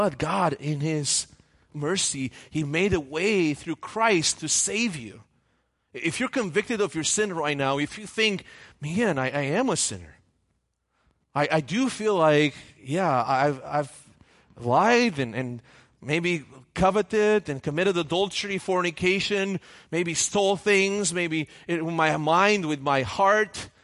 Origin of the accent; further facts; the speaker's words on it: Romania; English is a second language; In my hometown in Romania right now